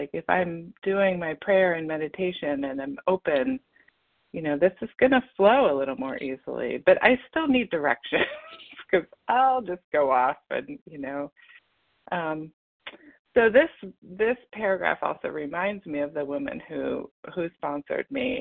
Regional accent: Massachusetts, United States; And I am from Massachusetts.

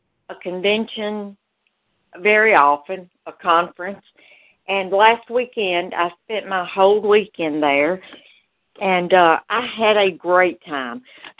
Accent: Malden, South Carolina, United States; I am from Malden, South Carolina.

